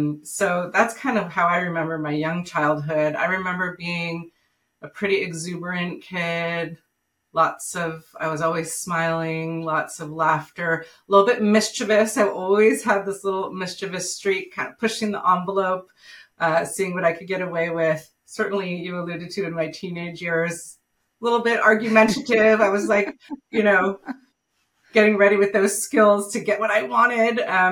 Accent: California, United States; I grew up in Marin County, which is in the San Francisco Bay Area.

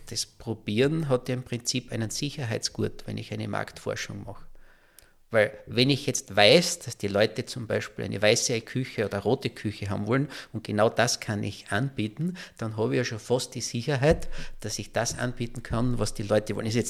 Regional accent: Köflach, Styria, Austria; born there; Ich bin sogar im Möbelhaus in Köflach geboren

